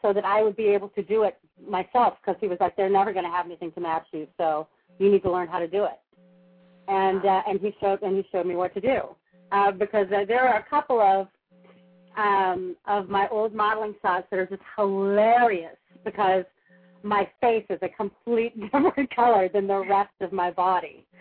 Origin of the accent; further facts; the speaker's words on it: Los Angeles, California, United States; my grandmother lied to us when I was growing up in Los Angeles